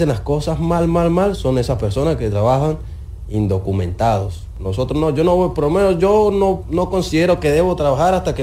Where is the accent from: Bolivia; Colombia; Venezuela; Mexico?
Venezuela; aquí los que mejor estamos haciendo las cosas somos nosotros los venezolanos.